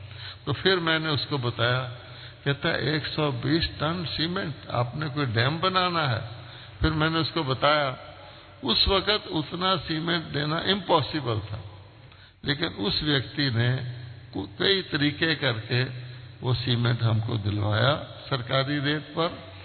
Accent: Amritsar, Punjab, India; उसने मेरा ही शहर बताया कि मैं अमृतसर का रहने वाला हूं

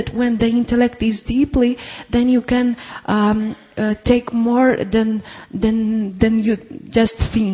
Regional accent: Moldova; English is a second language; I'm from Moldova, I'm first time, and I have a question.

